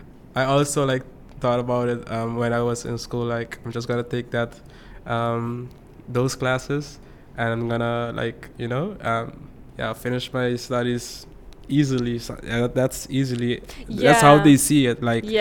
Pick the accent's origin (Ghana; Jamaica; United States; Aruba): Aruba; moved away as an adult; now in Netherlands; When I went to school, I was the only one from Aruba, or only like Beterlander there.